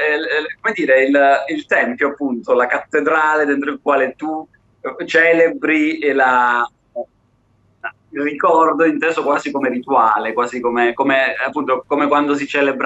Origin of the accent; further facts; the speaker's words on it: Naples, Campania, Italy; born there; now in Rome, Italy; Sono a Roma, sono a Napoli, abito a Roma, però come dici tu è vero che sono nato a Napoli e ci vado pure spesso, però attualmente mi trovo a Roma.